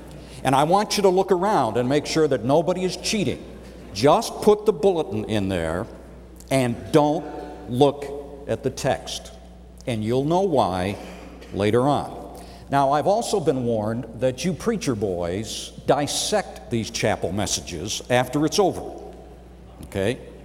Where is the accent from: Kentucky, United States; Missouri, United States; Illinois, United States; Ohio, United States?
Ohio, United States; Cleveland; I am a native of Cleveland, Ohio, which for some of you, you may not know this, it's the cultural center of America.